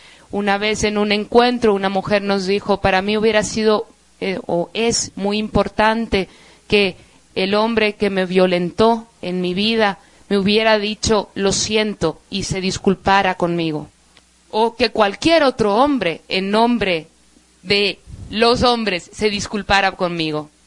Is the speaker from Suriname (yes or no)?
yes; Suriname; yo soy de Serbia